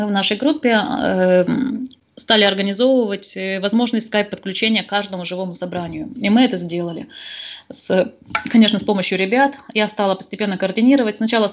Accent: Arctic, Russia; Я упоминала бывшего папиного коллегу, моего друга, да, который из моего родного города. А это Заполярье.

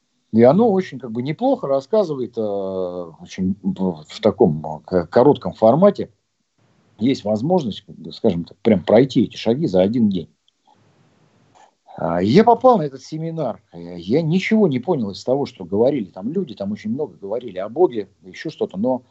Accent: Kazan, Tatarstan, Russia; now in Moscow, Russia; а я вот из Казани

